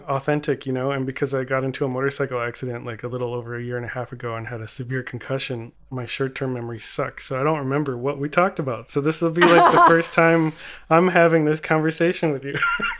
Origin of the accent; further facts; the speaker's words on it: California, United States; I'm from the South Bay near Los Angeles, California.